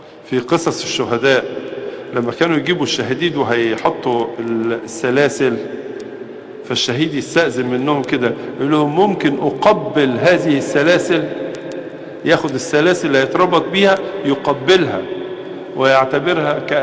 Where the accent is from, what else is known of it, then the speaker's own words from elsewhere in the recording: Egypt; درجة الإيمان هي الدرجة التي تربطنا كمصريين